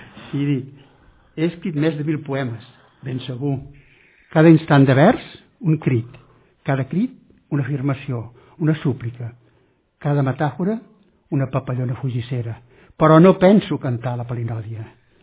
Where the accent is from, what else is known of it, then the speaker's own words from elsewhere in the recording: Valencian Community, Spain; que som valencians, que hi podem fer